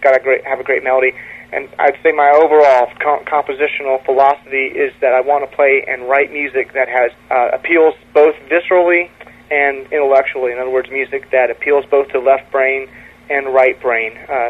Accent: Ohio, United States; Most music I sell is not in Ohio, which is, my home state.

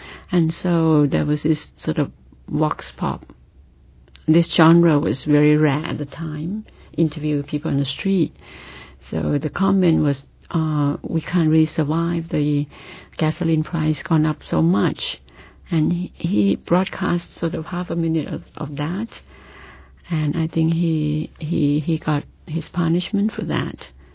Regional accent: Thailand; English is a second language; I come from Thailand and I teach there.

